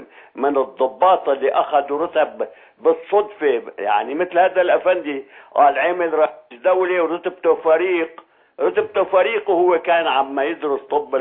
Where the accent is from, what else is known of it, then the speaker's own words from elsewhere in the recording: Aleppo, Aleppo Governorate, Syria; وأنا ابن حلب